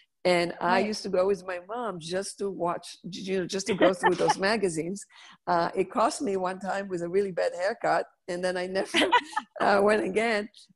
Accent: Netanya, Central District, Israel; English is a second language; moved away as an adult; now in New York, United States; I am from Israel. I was born and raised in Israel. I came to New York in my 20s. I'm from a town called Netanya, which is basically a beach city. We lived on the, you know, beautiful homes overlooking the sea.

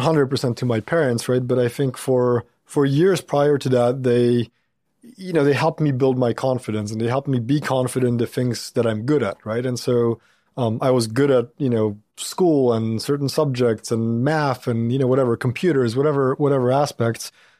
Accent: Poland; now in United States; Yeah, I grew up in Poland. So born there in the north of Poland, small town.

